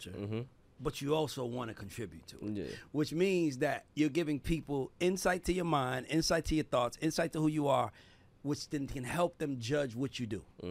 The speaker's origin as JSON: {"language": "English", "town": "New York City", "region": "New York", "country": "United States", "said": "I'm also from New York City, where everything we do, they're looking at us like, is it him?"}